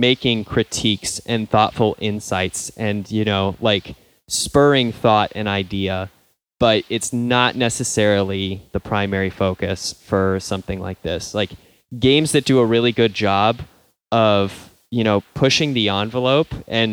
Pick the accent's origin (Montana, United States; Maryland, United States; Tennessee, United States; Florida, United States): Montana, United States; I come from Montana, which is probably, you know, it can probably fairly be named the Great White North. Like, that state is almost 90% white.